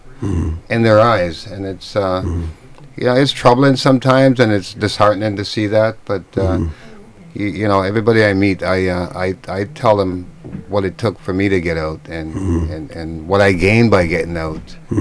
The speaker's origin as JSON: {"language": "English", "town": "Brampton", "region": "Ontario", "country": "Canada", "said": "I'm from Brampton. I'm not scared to say that. Mm-hmm. I'm from Brampton. I go back to Brampton, you know, every 3 months"}